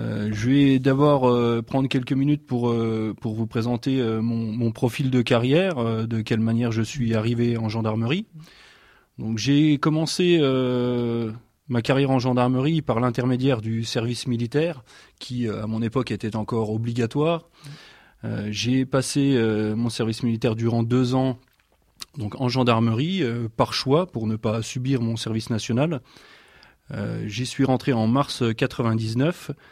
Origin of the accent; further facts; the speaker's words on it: Grand Est, France; Mon arrivée à Commercy est un choix personnel, puisqu'étant originaire de Meurthe-et-Moselle, je voulais me rapprocher de la Lorraine, qui est donc ma région natale.